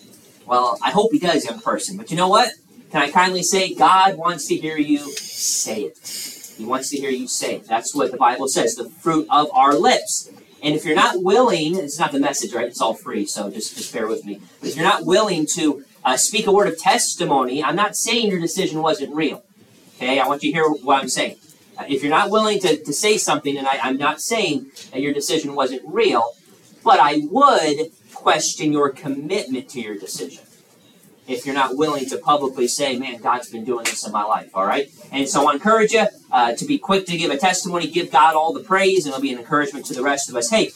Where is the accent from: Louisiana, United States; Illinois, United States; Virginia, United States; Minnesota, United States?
Illinois, United States; So I grew up in Illinois, and I enjoy watching baseball, and I'm a Chicago Cubs fan.